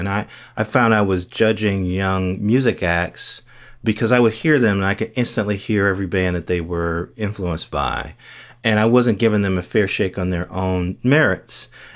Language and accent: English; Gary, Indiana, United States; because I grew up in Gary, Indiana, and, you know, my mother was a teacher